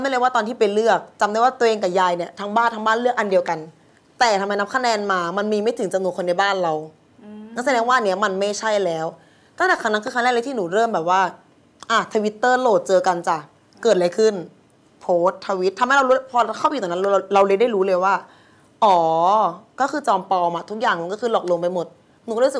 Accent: Bangkok, Thailand; กรุงเทพนี่เป็นคนกรุงเทพค่ะ

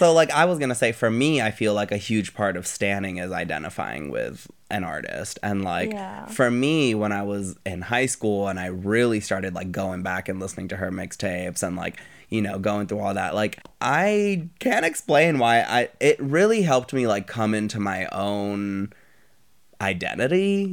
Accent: Florida, United States; I was really, really lucky that I grew up in South Florida

